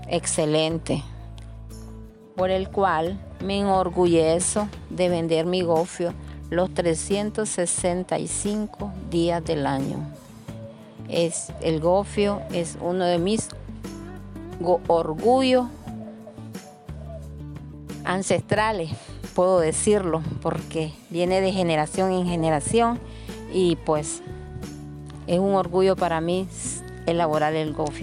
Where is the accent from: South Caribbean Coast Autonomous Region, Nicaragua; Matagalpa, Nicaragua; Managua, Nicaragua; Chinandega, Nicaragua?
Chinandega, Nicaragua; soy del departamento de Chinandega, Colonia Roberto González, del Colegio Imao, 3 y media al sur.